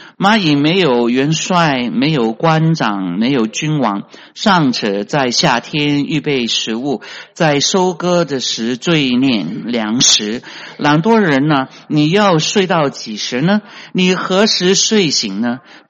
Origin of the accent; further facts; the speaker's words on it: China; 我们中国人的厉害就是什么？就是刻苦耐劳。